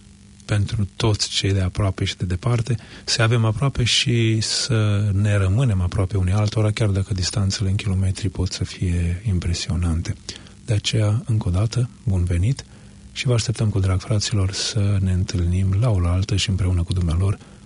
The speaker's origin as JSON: {"language": "Romanian", "country": "Romania", "lives_now": "Auckland, New Zealand", "said": "un moment aparte pentru noi ca și români din Noua Zeelandă, ca și români din Auckland"}